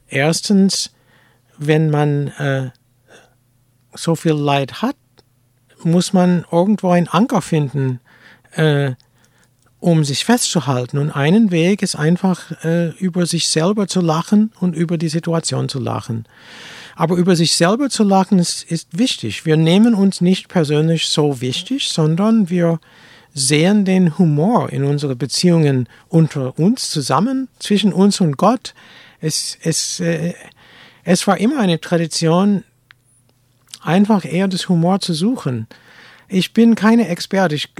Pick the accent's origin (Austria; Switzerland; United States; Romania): United States; now in Germany; ich bin jüdisch, aber ich bin auch Amerikaner. Ich bin irgendwie fast deutsch, ich wohne hier seit 40 Jahren.